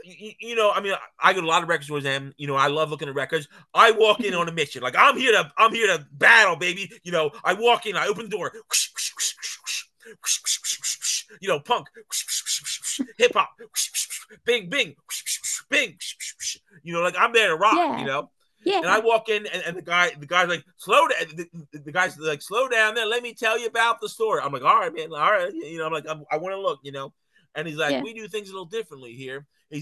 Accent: Philadelphia, Pennsylvania, United States; I'm like, I'm from Philadelphia.

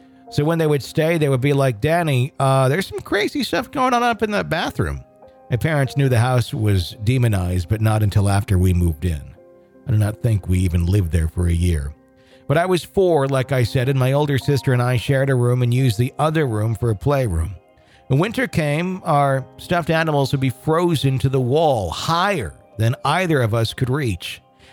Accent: Denver, Colorado, United States

